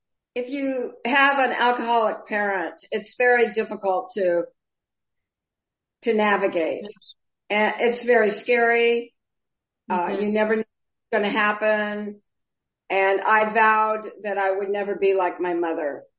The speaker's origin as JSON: {"language": "English", "town": "Los Angeles", "region": "California", "country": "United States", "tie": "born there", "said": "So I was born in Los Angeles, and I'm one of four children."}